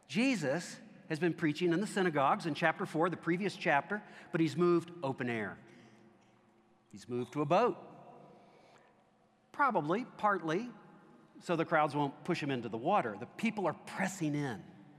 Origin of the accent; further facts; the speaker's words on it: Owensboro, Kentucky, United States; I come from a small Western Kentucky town, primarily Baptist. The sense I got from growing up in Owensboro